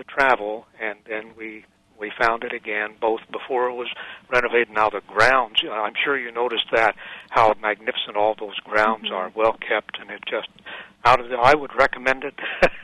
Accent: Terre Haute, Indiana, United States; My first experience, and I'm from Indiana, originally over at Terre Haute, and I was with a telephone cable crew

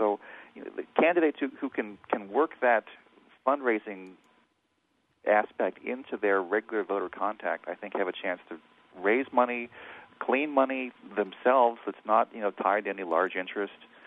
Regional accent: Ohio, United States; also born or lived in Connecticut; I'm not from Illinois originally. I'm from Ohio. I've worked in Connecticut for a couple of years.

